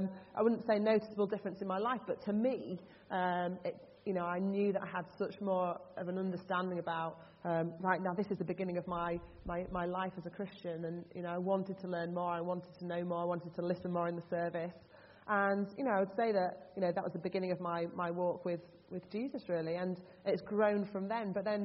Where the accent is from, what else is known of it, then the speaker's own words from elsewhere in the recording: Yorkshire and the Humber, United Kingdom; growing up in Yorkshire, rowing wasn't part of our school curriculum.